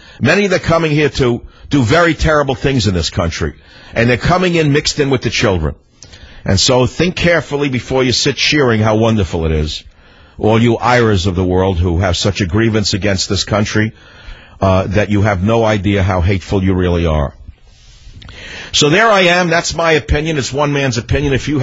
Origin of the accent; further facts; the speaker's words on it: United States; I'm only an American observer.